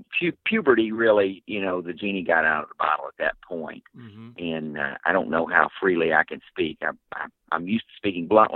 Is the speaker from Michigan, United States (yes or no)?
no; West Virginia, United States; I grew up in West Virginia, in coal mining country. That in and of itself was kind of a isolated environment.